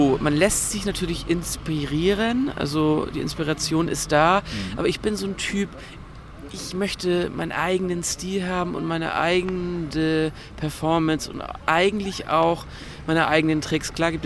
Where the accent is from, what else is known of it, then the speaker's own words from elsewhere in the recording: Kiel, Schleswig-Holstein, Germany; Aber das war für mich auch ein Highlight als Kieler.